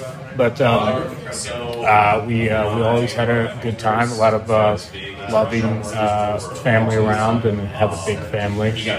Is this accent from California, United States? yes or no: no; Maryland, United States; So I'm the oldest of four boys. I grew up in Western Maryland.